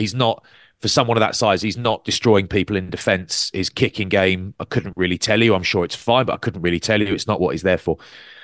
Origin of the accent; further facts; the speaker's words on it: England, United Kingdom; because we are rugby people, or perhaps it's just us locks, we're English.